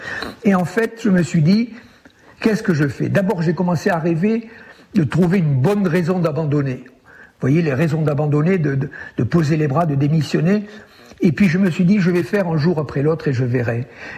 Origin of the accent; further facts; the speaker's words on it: Vielmur-sur-Agout, Occitanie, France; Donc je suis installé sur un coteau au-dessus de mon village natal, au-dessus de la vallée de la Goutte. Le village natal s'appelle Vielmur.